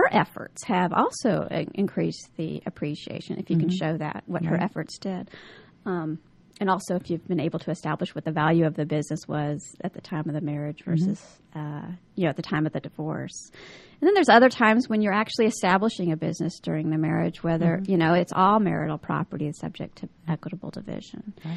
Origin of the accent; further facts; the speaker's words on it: California, United States; well, and I was raised in California, and it's a lot different there